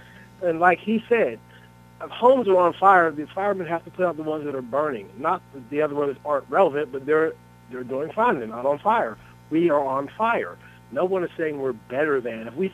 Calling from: Oakland, California, United States; from Oakland.

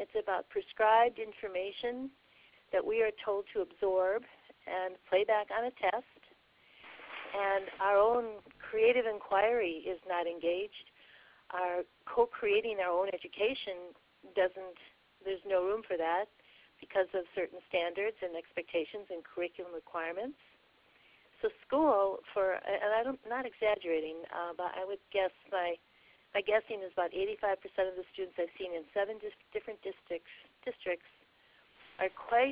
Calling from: Wisconsin, United States; Hi, I'm calling from Wisconsin.

